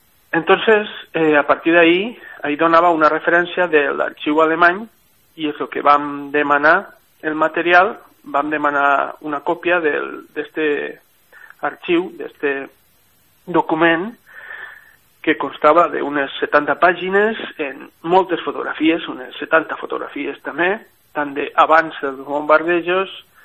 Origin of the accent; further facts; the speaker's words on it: Benassal, Valencian Community, Spain; jo sóc de Benassal, som de Benassal